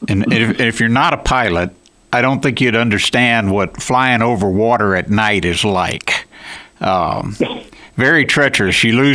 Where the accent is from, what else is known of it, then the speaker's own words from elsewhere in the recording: Houston, Texas, United States; now in Nebraska, United States; I grew up in Houston, and then came to Nebraska to play football out of college and liked the area and stayed.